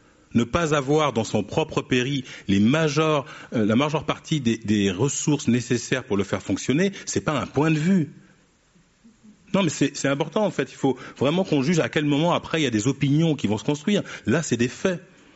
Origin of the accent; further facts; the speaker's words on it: France; moi je suis d'origine guadeloupéenne, et j'ai grandi en France